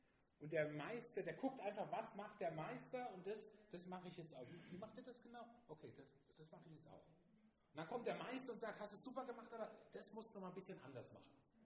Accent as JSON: {"language": "German", "region": "North Rhine-Westphalia", "country": "Germany", "said": "ich komme ja auch aus dem Karneval. Ich komme nur ein bisschen südlicher. Also, wir gehören mehr zum Kölner Raum, wo ich herkomme."}